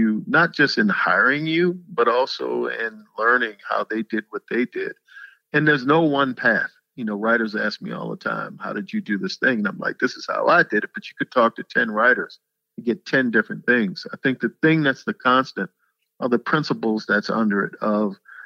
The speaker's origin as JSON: {"language": "English", "town": "Annapolis", "region": "Maryland", "country": "United States", "said": "I come from Annapolis, Maryland, and I used to think everybody in Hollywood is a genius."}